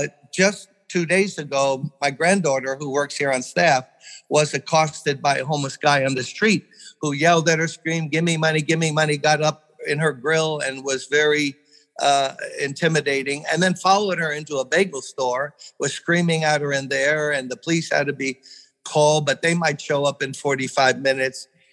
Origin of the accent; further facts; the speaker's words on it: Brooklyn, New York, United States; I'm born and raised in Brooklyn.